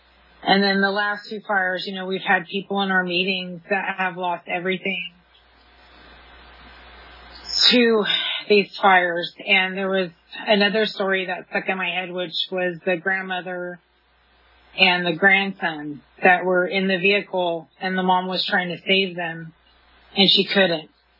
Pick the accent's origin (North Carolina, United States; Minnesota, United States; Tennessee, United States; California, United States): California, United States; Like, I grew up in Riverside County in between Palm Springs and San Diego.